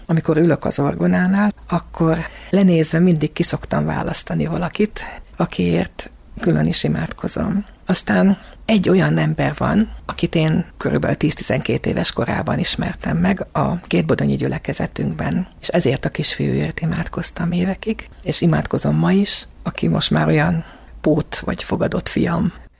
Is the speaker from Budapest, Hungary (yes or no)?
no; Nagykanizsa, Zala, Hungary; born there; 10-12 éves koromban megmutatták, hogy hol születtünk. Elvittek Nagykanizsára